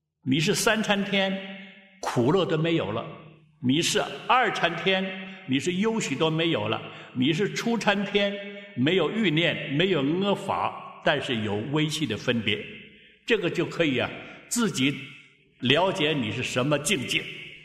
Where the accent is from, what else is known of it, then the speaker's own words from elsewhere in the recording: Taiwan; now in United States; 我们从台湾来啊，到了美国啊